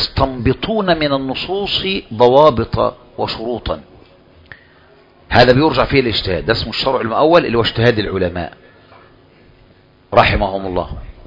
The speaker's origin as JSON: {"language": "Arabic", "country": "Egypt"}